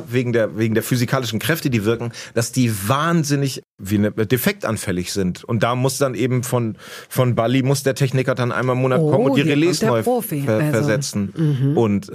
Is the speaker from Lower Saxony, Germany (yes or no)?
yes; Lower Saxony, Germany; Dann sage ich aus Cuxhaven